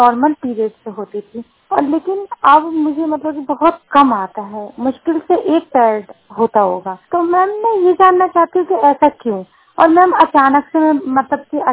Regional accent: Uttar Pradesh, India; और मेरा गांव बामनी है और जिला बुलंदशहर है।

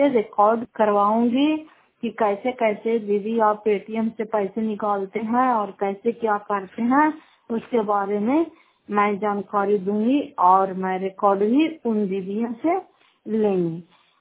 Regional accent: Fatehpur, Bihar, India; घर फतेहपुर पंचायत मकरौता जिला नालंदा और किराया पछुआ ब्लॉक की निवासी हूँ।

